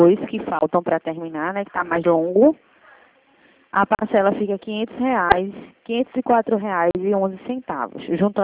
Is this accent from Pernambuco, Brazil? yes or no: yes; Recife, Pernambuco, Brazil; A gente é de Recife.